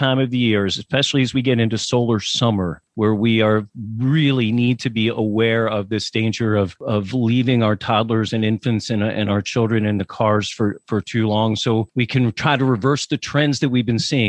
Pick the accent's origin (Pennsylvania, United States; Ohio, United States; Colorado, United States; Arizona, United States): Pennsylvania, United States; I just mentioned, you know, I'm from Pennsylvania